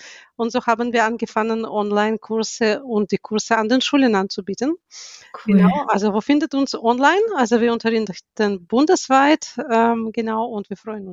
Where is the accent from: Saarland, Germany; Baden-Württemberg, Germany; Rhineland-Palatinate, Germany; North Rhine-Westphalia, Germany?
Baden-Württemberg, Germany; Stuttgart; ich komme aus Stuttgart. Ich bin 46 Jahre alt.